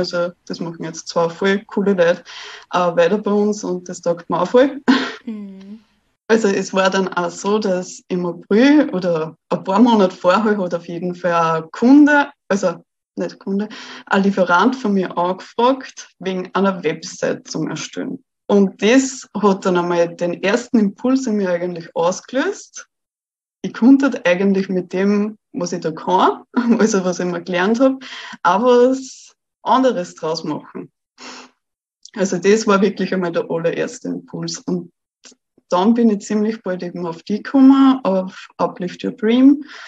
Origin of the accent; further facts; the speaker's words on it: Austria; weil ich bin eben aus Österreich